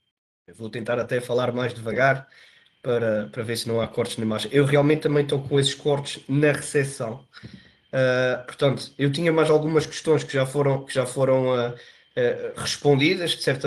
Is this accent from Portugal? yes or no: yes; Portugal; porque nós fazemos parte de Portugal também, não somos portugueses de segunda.